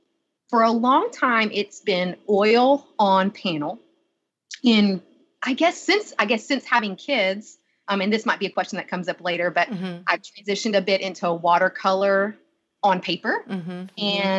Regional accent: Chattanooga, Tennessee, United States; I've been sitting in a certain place in my hometown, my town of Chattanooga

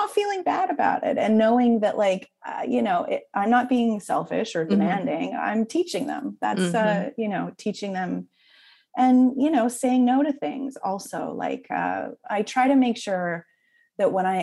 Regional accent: Canada; first of all, I'm Canadian, so it's like in my DNA.

